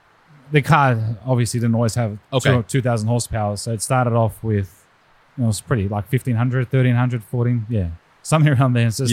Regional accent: New Zealand; now in Australia; Yeah, born in Australia, raised in New Zealand, but most of my car life has been in Australia.

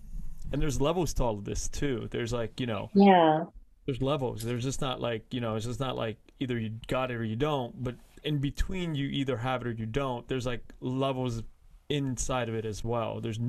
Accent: Los Angeles, California, United States; I grew up in Koreatown, but Koreatown

